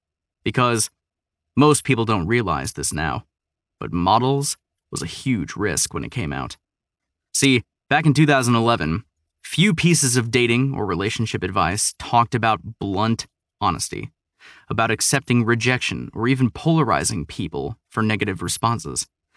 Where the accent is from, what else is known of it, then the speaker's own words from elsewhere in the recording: Texas, United States; born there; I was born in Texas, and we have a tendency to prattle on about ourselves